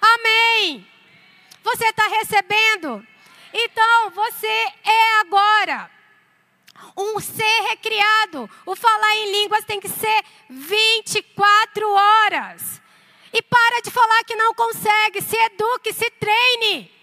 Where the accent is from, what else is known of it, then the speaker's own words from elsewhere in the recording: Amazonas, Brazil; moved away as an adult; eu sou amazonense, então com 18 anos, vou contar rapidinho. Com 18 anos, eu fui para Campo Grande fazer faculdade